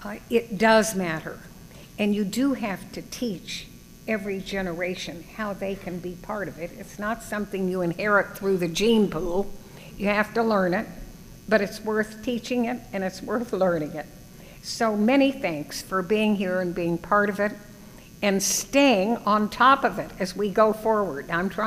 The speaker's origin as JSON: {"language": "English", "region": "Arizona", "country": "United States", "said": "But I think I'm from Arizona, as you know, and there's something about the western states"}